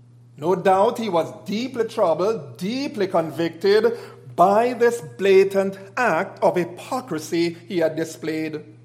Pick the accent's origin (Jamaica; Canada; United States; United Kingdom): United Kingdom; Scotland; somebody says, "Where are you from?" And I say, I am from Scotland. They're going to say, you're not anywhere from here.